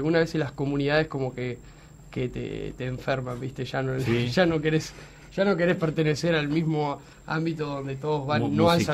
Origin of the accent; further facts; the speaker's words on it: Rosario, Santa Fe, Argentina; now in Montevideo, Uruguay; Somos rosarinos los dos, pero estamos hace rato viendo acá, ya nos sentimos acá.